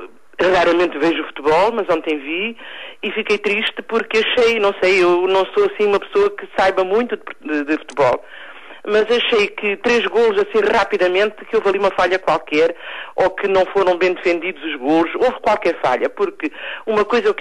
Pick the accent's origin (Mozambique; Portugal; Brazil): Portugal; Seremos bons ou maus, mas somos portugueses